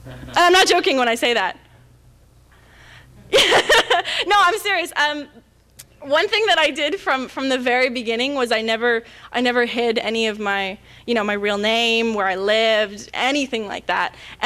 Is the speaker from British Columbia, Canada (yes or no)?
no; Toronto, Ontario, Canada; I don't think I have much of an accent. I'm sort of, you know, I'm from Toronto. I'm from the big city.